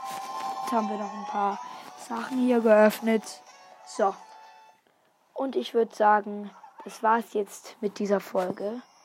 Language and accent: German; Germany; Doch, ich komme aus Deutschland.